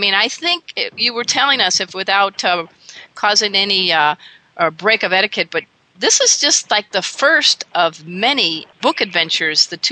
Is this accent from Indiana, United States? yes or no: yes; Crown Point, Indiana, United States; I never thought growing up in Crown Point, Indiana, that I would be destined to be proclaimed Cat Writer of the Year